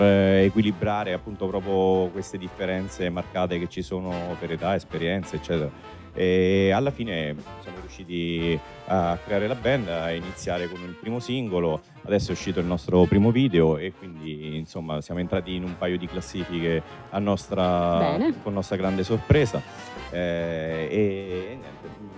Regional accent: Rome, Lazio, Italy; now in Palermo, Italy; E invece, niente, è capitato per caso a Palermo, innamorato della città, e poi ho deciso di trasferirmi qui.

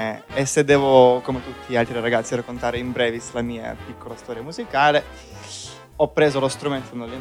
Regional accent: Moscow, Russia; now in Palermo, Italy; Allora, sono di Mosca.

